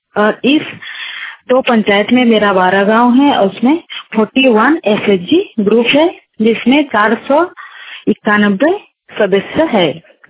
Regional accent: Narsinghgarh, Jharkhand, India; मैं नरसिंहगढ़ की रहने वाली हूँ। मेरा प्रखंड ढालगुंगड़, जिला पूर्वी सिंहभूम की हूँ

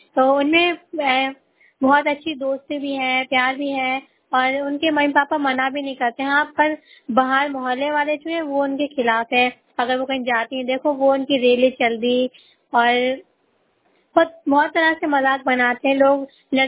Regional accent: Bareilly, Uttar Pradesh, India; और मैं बरेली हाजीपुर से हूँ।

